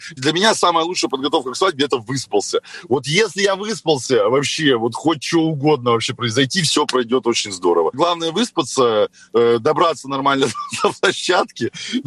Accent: Kostroma, Kostroma Oblast, Russia; я начинал вести свадьбы в Костроме. Я родом из Костромы просто.

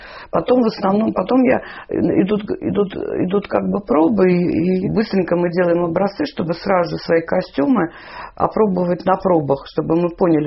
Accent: Saint Petersburg, Russia; поскольку ленинградец, так я по-ленинградски работаю

